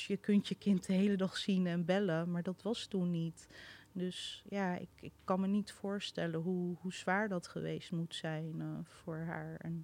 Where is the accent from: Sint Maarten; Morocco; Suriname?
Morocco; also born or lived in Netherlands; Dus ik werd in Marokko geboren. De eerste 3 maanden in Nederland tijdens haar verlof. Met mijn oma ook. En toen met de oma mee terug het vliegtuig in eigenlijk. Naar Marokko toe.